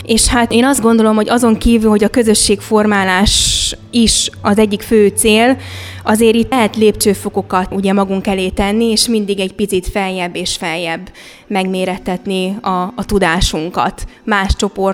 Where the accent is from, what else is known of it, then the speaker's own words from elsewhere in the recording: Hungary; mivel magyarok vagyunk, a magyar népnek ez egy olyan jelképe, szimbóluma